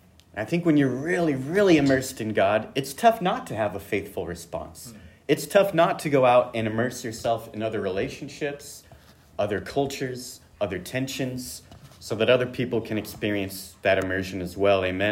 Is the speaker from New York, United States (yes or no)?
no; Bend, Oregon, United States; yes, I'm from Bend.